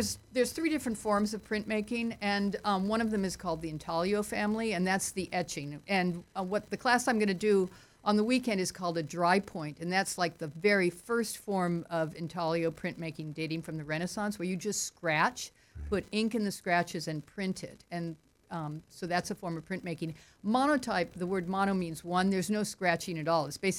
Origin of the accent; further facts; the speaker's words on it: Laguna Beach, California, United States; born there; I was born in Laguna, and when I came back to Laguna after serving in the Peace Corps